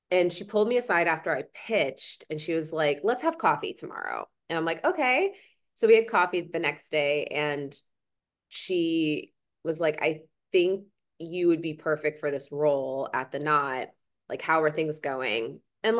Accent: Midwest, United States; so I grew up in the Midwest on a farm and I'm a first generation college grad.

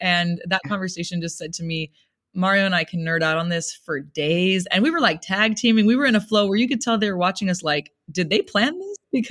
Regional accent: Oxnard, California, United States; so I'm from Oxnard, California, grew up there with my family, big Mexican American family

